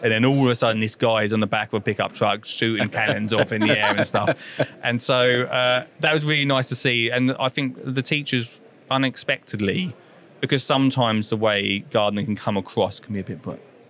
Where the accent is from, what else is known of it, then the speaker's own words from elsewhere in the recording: East of England, United Kingdom; And then back to my hometown in Essex as well.